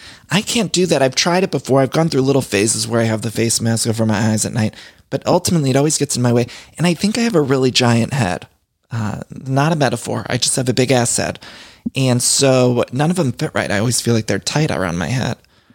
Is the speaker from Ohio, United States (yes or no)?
yes; Ohio, United States; I'm from Ohio. We say pop.